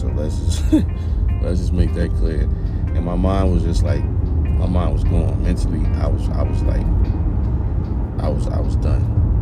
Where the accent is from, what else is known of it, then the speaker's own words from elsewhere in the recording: New Jersey, United States; She's from my hometown, from Jersey.